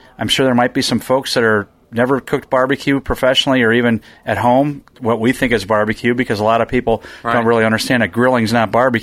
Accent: Midwest, United States; So I have the center, the heart of the United States, which I've been born and raised in the Midwest my whole life

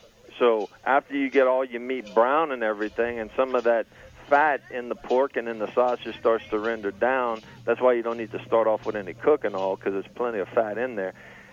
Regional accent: Louisiana, United States; I feel like I have an obligation as a Cajun person

